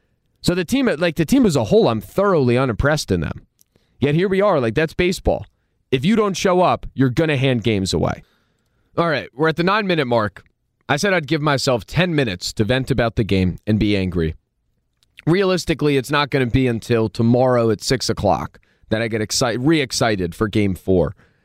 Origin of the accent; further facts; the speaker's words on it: Philadelphia, Pennsylvania, United States; I'm a Philadelphian. I am not comfortable when the national media and everybody starts crowning my team.